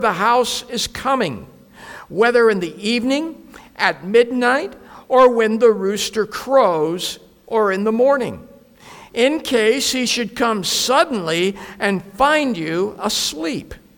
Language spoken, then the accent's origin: English; Pacific Northwest, United States; growing up in the Pacific Northwest was hide-and-go-seek. Because we lived out in the country on a small holding, there were fields and forests nearby that we could hide in.